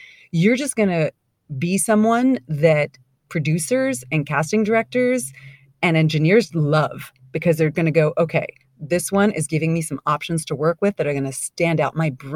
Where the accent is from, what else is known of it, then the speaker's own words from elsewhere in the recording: Montreal, Quebec, Canada; I'm originally from Montreal, which is a bilingual town. Like, people speak French and English